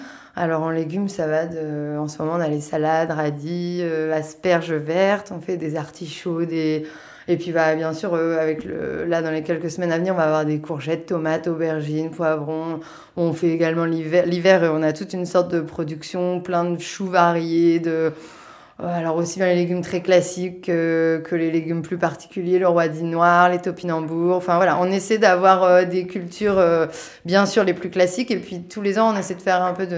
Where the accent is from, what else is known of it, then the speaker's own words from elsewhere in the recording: Centre-Val de Loire, France; Moi, je suis originaire d'Eure-et-Loire.